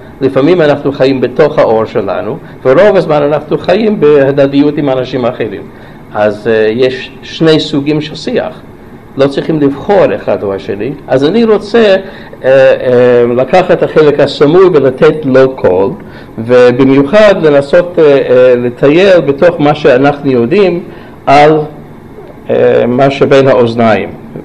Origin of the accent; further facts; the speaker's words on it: United States; Hebrew is a second language; איך שאני גדלתי חשבנו ככה באמריקה